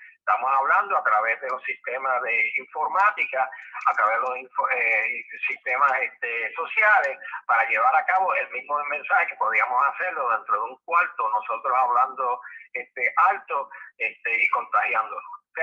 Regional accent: Puerto Rico; soy puertorriqueño, nacido, criado, escuela pública de la Universidad de Puerto Rico, tengo mi familia en Puerto Rico

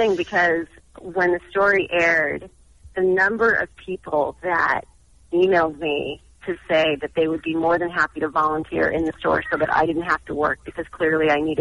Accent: California, United States; I grew up in Southern California.

